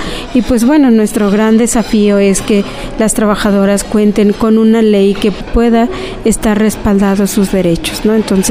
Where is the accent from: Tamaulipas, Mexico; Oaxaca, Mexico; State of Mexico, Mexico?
Oaxaca, Mexico; now in Mexico City, Mexico; yo vine del estado de Oaxaca para el DF y empecé a trabajar como empleada del hogar. Trabajé durante 22 años